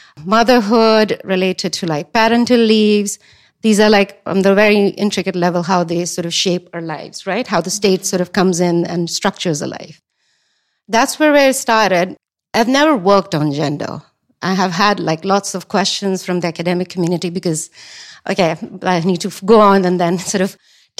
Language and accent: English; Pakistan; born there; moved away as an adult; I mean, I was born in Pakistan